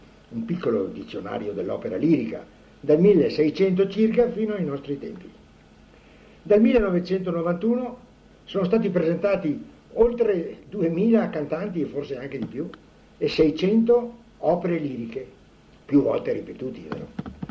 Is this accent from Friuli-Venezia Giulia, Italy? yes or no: yes; Sacile, Friuli-Venezia Giulia, Italy; Sono nato a Sacile il 31 maggio 1929, il terribile anno tra il 28 e il 29 del grande freddo, che molte persone, speriamo in età avanzata, si ricordano ancora. E abito a Sacile.